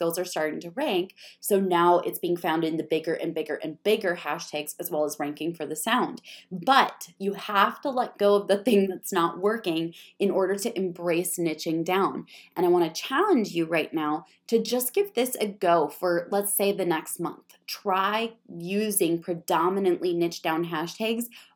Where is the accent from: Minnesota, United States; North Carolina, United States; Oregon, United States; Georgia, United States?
Minnesota, United States; And by the way, I know I say hashtags funny because I'm from Minnesota, so it's tag instead